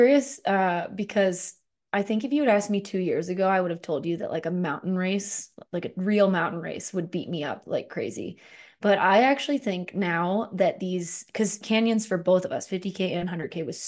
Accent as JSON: {"language": "English", "region": "West Coast", "country": "United States", "said": "because we're Americans and we're from the West Coast."}